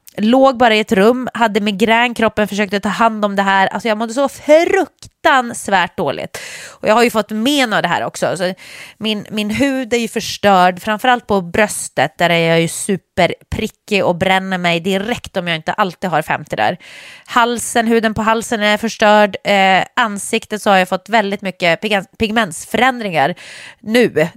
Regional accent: Sweden; Och som svensk tänker man så här, det här kanske är enda solen vi får.

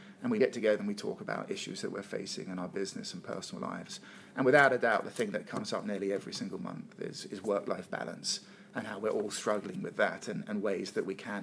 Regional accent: England, United Kingdom; My wife is from the US. I'm from England.

